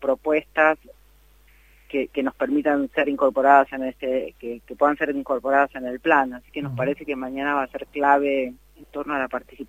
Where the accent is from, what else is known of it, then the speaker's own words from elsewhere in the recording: interior, Argentina; he trabajado mucho en el interior del interior del país, digamos, soy del interior del país, no soy de Buenos Aires.